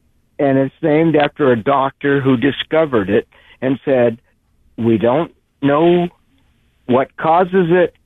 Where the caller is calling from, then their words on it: Pacific Grove, California, United States; in Pacific Grove.